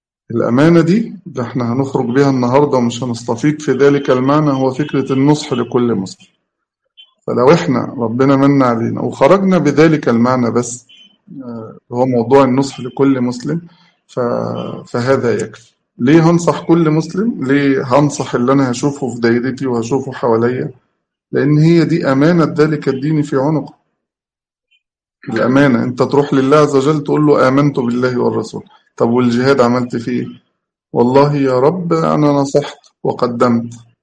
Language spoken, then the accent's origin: Arabic; Egypt; احنا كمصريين